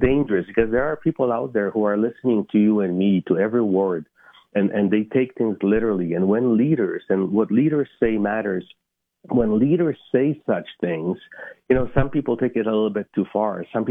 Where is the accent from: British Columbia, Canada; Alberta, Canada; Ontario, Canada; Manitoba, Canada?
Alberta, Canada; I am very concerned as a Canadian, not only as an Albertan.